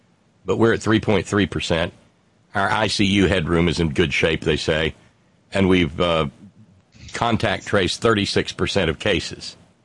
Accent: Alabama, United States; born there; I'm looking at the county where I was born in Alabama.

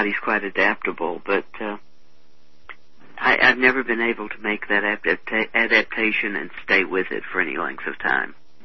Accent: Texas, United States; Yeah, I grew up in Texas. We had meat several times.

